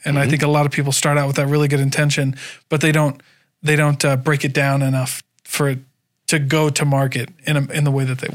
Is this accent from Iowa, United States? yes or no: yes; Iowa, United States; And I'm from Iowa.